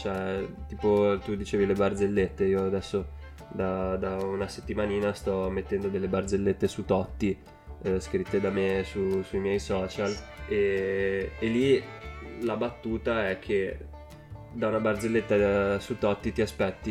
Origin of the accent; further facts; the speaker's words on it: Genoa, Liguria, Italy; sono di Genova, ho 23 anni e faccio il comico.